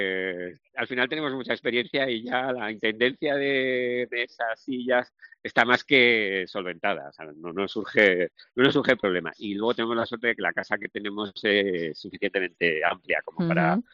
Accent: Madrid, Community of Madrid, Spain; now in Valladolid, Spain; mi mujer es de Granada y yo soy de Madrid, con lo cual no somos de aquí, de Valladolid.

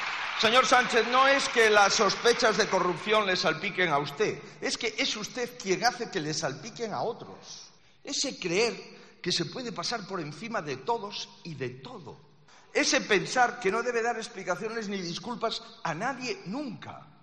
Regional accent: Spain; No somos los españoles los que debemos de rendirle pleitesía.

